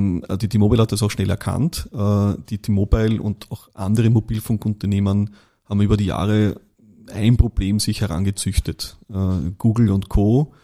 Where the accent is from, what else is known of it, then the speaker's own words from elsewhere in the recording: Austria; Das heißt, man hat keinen Startvorteil als Österreicher, das ist halt leider so auch hier.